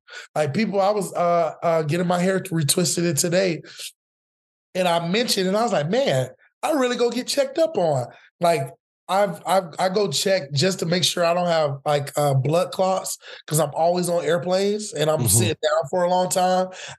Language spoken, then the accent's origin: English; Orlando, Florida, United States; Like I'm excited that I'm like from Orlando and I can talk about this major company that's in Orlando